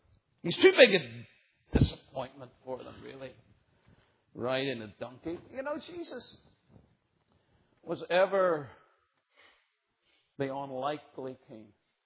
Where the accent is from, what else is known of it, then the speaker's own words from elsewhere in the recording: Ireland; Now, I grew up in Ireland and I was mad keen on the westerns.